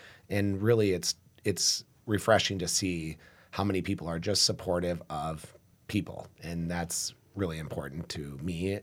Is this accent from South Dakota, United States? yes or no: yes; Sioux Falls, South Dakota, United States; Yeah. You know, I grew up in Sioux Falls, so I'm a native to Sioux Falls, and I love this community